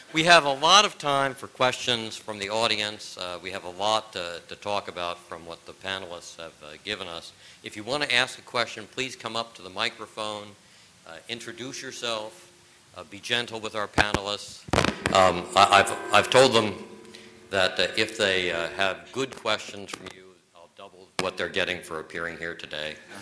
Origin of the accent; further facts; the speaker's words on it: Washington, District of Columbia, United States; born there; I was born in Washington.